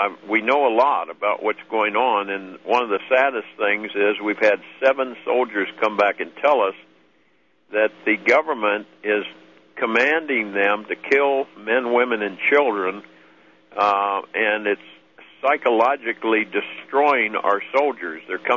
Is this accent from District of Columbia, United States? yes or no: yes; Washington, District of Columbia, United States; moved away as an adult; I'm from Washington, D.C., born there. But after the military, during the Vietnam War, I moved out west, and so I've been gone a lon